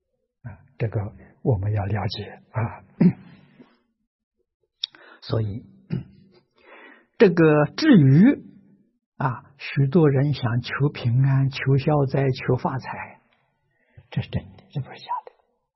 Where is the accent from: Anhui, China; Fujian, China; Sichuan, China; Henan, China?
Anhui, China; Lujiang; 这两年我们在我老家庐江办了个文化中心啊